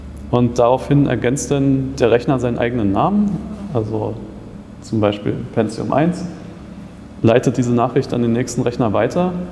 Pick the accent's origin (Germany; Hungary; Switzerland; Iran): Germany; Berlin; now in Braunschweig, Germany; Also ursprünglich komme ich aus Berlin und habe da Informatik-Bachelor studiert und bin dann eigentlich nach Braunschweig gekommen